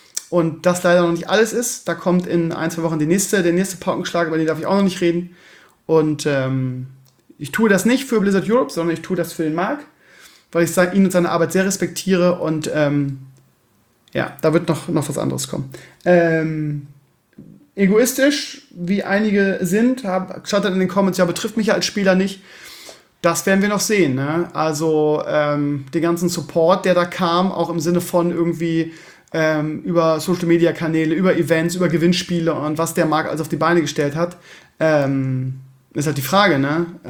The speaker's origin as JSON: {"language": "German", "region": "Bremen", "country": "Germany", "said": "Man ist ja Kummer gewohnt als Bremer."}